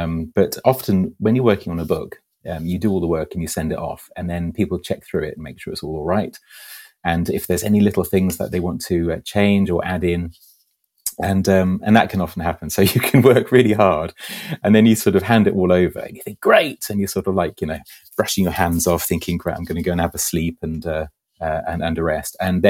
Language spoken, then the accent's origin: English; Switzerland; also born or lived in England / Germany; I was born in England and then, but when my family moved out to Switzerland when I was two, my dad just got a job out there and we lived just outside Zurich